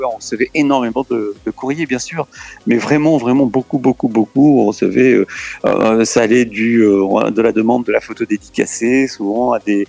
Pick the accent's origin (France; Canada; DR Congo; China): France; Nice, Provence-Alpes-Côte d'Azur; Je suis né à Nice, j'ai grandi dans le vieux Nice. Alors, pour situer, j'étais à l'école du château.